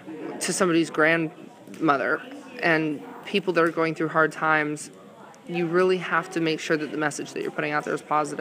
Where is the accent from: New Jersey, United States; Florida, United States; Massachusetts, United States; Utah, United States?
Florida, United States; Clearwater; like I'm from Clearwater, Florida, so I was a little bit of a beach bum.